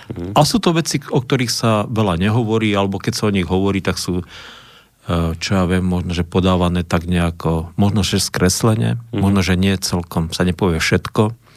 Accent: Košice, Košice Region, Slovakia; ja som vyrastal v Košiciach, to je takže, ale vyrastal som teda však samozrejme v kresťanskej rodine

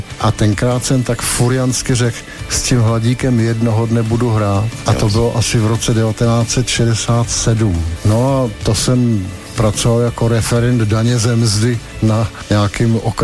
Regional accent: Litvínov, Ústí nad Labem Region, Czechia; Já jsem nezačínal v Praze, protože jsem nepocházel z Prahy, ale ze severočeského města Litvínov

